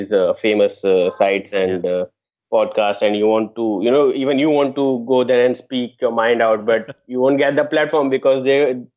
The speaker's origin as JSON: {"language": "English", "country": "India", "said": "as an Indian, we don't get, we don't get the platform that other fans or, fans from UK or Australia or US get."}